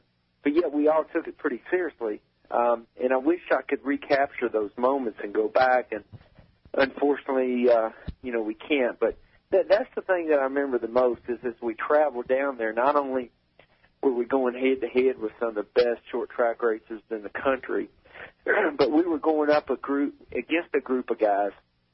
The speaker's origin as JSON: {"language": "English", "region": "Kentucky", "country": "United States", "tie": "born or raised there", "said": "living, growing up in Kentucky and then racing out of the Wayne Day shop in Nashville was kind of that era when we traveled the old All-American Challenge Series in NASCAR"}